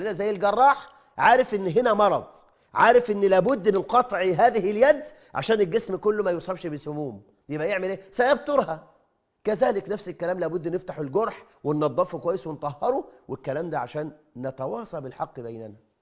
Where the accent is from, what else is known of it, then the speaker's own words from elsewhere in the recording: Egypt; عندنا في مصر